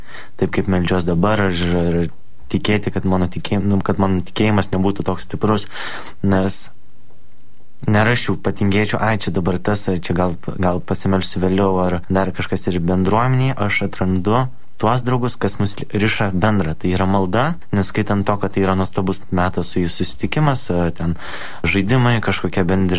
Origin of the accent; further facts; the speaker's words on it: Kaunas, Kaunas County, Lithuania; aš iš Kauno